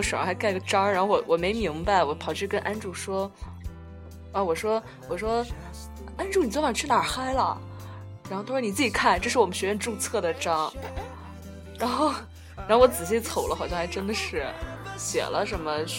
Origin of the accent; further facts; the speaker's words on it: China; 我就说我是中国来的，